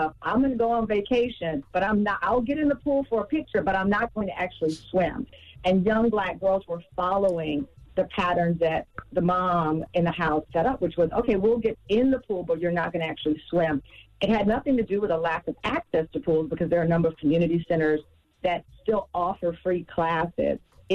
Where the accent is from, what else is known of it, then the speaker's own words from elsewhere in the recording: Texas, United States; I grew up in Texas. I could be outside riding my bike, hanging out with my cousins.